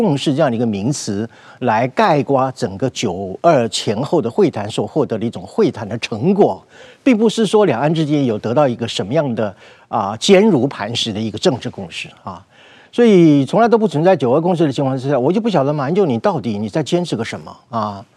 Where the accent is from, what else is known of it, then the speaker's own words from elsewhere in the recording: Taiwan; 如果今天我们台湾人民不是要护守我们的民主体制的话